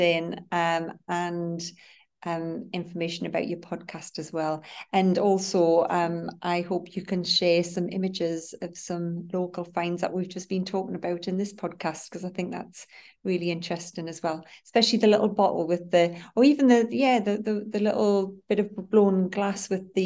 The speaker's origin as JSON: {"language": "English", "region": "North East England", "country": "United Kingdom", "tie": "born or raised there", "said": "being born and bred in the Northeast, I've obviously got more interested in that, to find out a little bit more about our local heritage"}